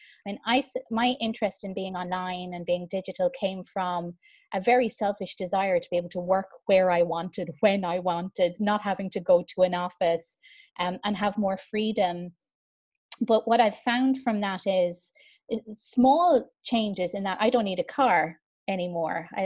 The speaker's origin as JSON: {"language": "English", "country": "Ireland", "accent": "Irish", "moved": "yes", "lives_now": "Marbella, Spain", "said": "if you can't tell from the accent already, I am Irish. I'm based in Marbella, which is in the south of Spain."}